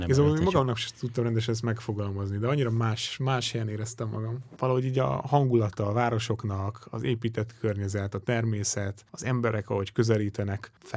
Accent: Hungary; Igazából az, hogy ott lenni magyarként a világnak egy másik távoli pontján

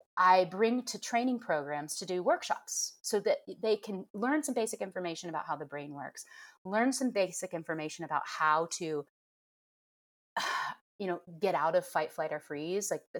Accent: Midwest, United States; I grew up in the Midwest, and therapy wasn't something that was like talked about.

